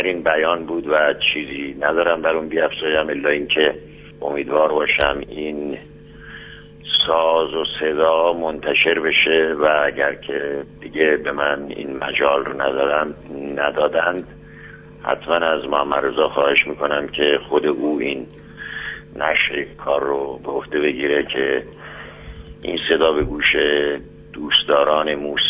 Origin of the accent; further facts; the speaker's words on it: Iran; به عنوان یک ایرانی قدم او رو به ایران خوش آمد میگم